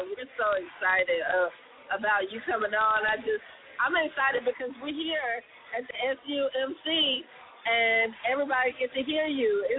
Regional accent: Columbus, Georgia, United States; So I'm from Columbus, Georgia.

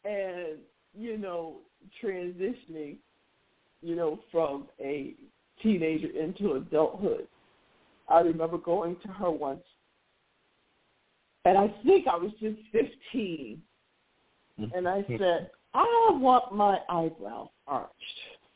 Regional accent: Hillside, New Jersey, United States; You know, Mike, we grew up in Hillside, New Jersey.

